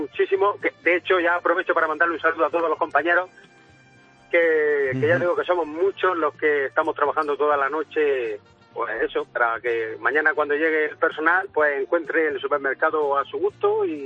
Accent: Murcia, Region of Murcia, Spain; Pues, soy de Murcia y normalmente suelo coger el tráiler en Albatera.

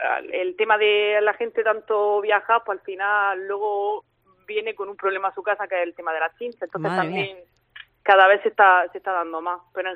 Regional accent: Motril, Andalusia, Spain; Somos aquí de la zona, en plan, somos de Motril de toda la vida

